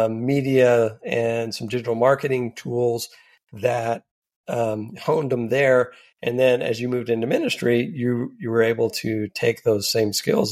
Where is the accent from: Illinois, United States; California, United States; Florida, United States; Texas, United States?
Texas, United States; I remember I went to the University of Texas, and I grew up in South Texas, so got a long Texas history